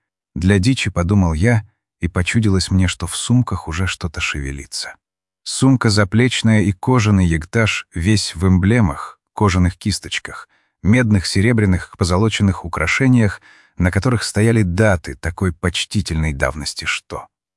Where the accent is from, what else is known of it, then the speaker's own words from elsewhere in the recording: Siberia, Russia; я из Таежной Сибири